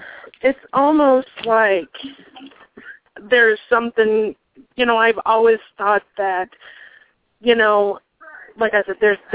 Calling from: Dexter, Kansas, United States; I'm actually calling from Dexter, which is about 25 miles from Ark City

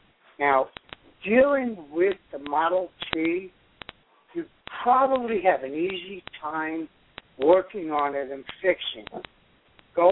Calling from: New York, United States; on, and I'm over in New York.

